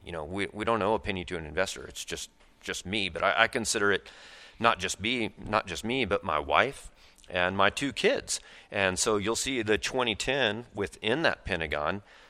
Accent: El Paso, Texas, United States; also born or lived in Lubbock / Austin / Houston; now in Dallas, United States; And I'm a Texan. I'm actually a seventh generation Texan if you go through my mom's side. I love Texas. I was born in El Paso. I lived in Lubbock. I lived in Austin and Houston and here in Dallas

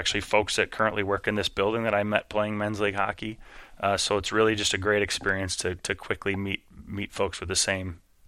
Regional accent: Naperville, Illinois, United States; growing up in Naperville, Illinois, and falling, you know, a definite passion for the game

